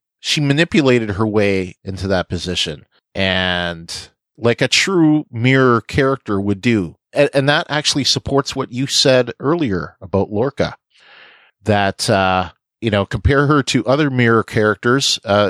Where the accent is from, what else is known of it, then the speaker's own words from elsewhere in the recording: Canada; accent: Canadian; I mean, some will say with my Canadian accent, sometimes it's stronger than other times.